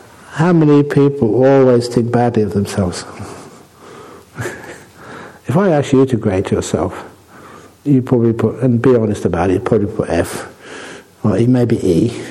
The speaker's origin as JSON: {"language": "English", "region": "London", "country": "United Kingdom", "tie": "born there", "said": "I was born in London."}